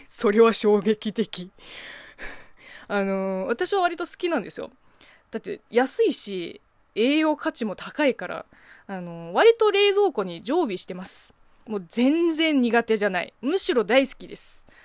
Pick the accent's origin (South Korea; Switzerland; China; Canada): China; Japanese is a second language; now in Japan; 中国生まれ中国育ちの私